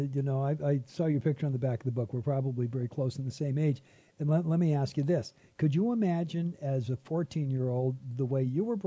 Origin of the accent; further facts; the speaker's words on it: United States; I'm an American from the word go